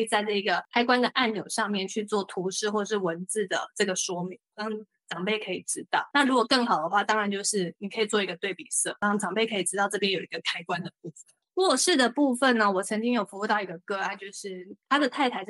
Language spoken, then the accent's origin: Chinese; Taiwan; 我们台湾人其实很少人会做墙面的跳色